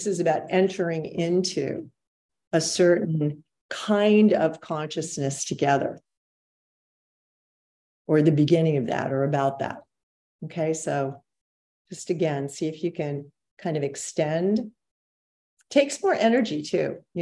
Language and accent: English; New York, United States; I'm from New York, so I'm fairly familiar with that, that way of listening.